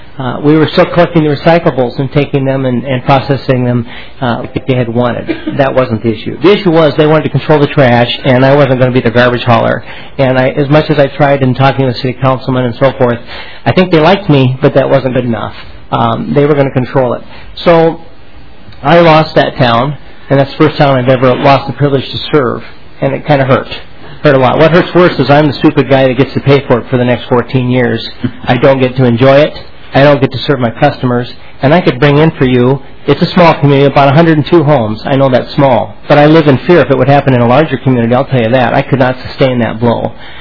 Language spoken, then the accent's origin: English; Willmar, Minnesota, United States; Mr. Chair … I'm from Wilmer, Minnesota, and I'm the owner of West Central Sanitation.